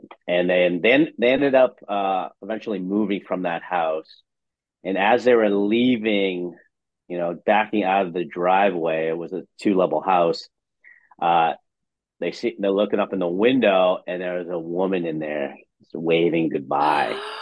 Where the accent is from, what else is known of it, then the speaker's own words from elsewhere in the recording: New Hampshire, United States; No, they're actually, I grew up in New Hampshire.